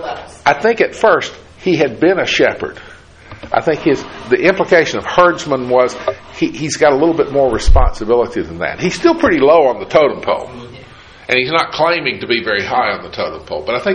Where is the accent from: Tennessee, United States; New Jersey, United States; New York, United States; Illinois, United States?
Tennessee, United States; Jefferson City; I grew up in Jefferson City, Tennessee, and there was in that town a little family, Miller by name.